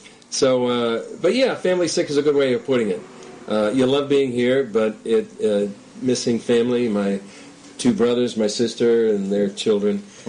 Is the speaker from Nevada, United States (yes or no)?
no; Massachusetts, United States; also born or lived in Michigan; I've lived for many years in Michigan. I grew up in Massachusetts, so snowstorms are not foreign to me